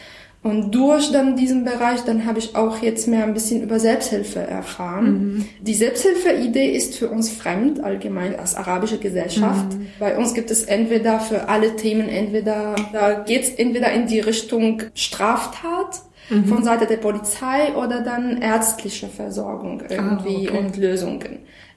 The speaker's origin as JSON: {"language": "German", "country": "Syria", "second_language": "German", "moved": "yes", "lives_now": "Germany", "said": "ich komme aus Syrien. Ich lebe in Deutschland seit ungefähr 7 Jahren."}